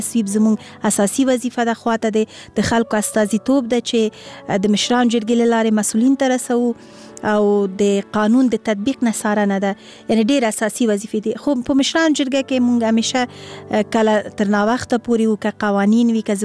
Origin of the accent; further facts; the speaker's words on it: Afghanistan; مونږ هم افغانان یو